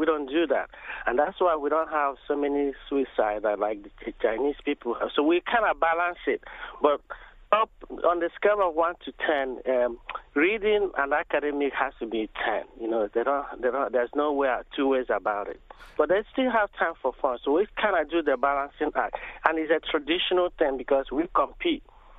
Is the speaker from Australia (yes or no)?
no; Nigeria; Some of us, like when growing up in Nigeria, when we have tests, we read what we call TDB.